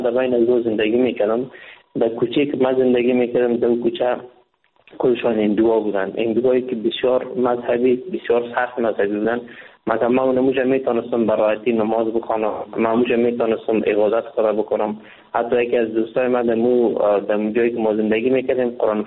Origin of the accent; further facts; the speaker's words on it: Afghanistan; now in India; وقتی که ما از افغانستان این طرف آمدم، با مجردی که داخل کشور هند شدم،